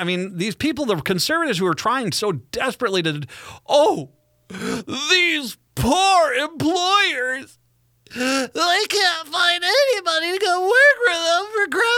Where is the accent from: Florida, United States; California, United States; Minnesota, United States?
Minnesota, United States; I'm, though, one of those people. I'm a Minnesotan.